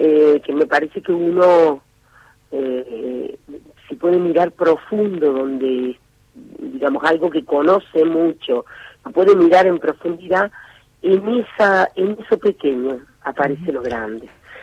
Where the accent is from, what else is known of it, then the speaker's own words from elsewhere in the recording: Córdoba, Argentina; siempre me siento muy cordobesa